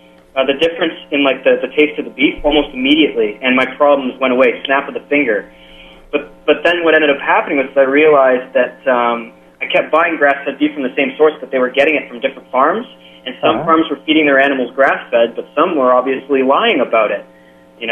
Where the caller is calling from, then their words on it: Toronto, Ontario, Canada; Hey, Patrick … from Toronto.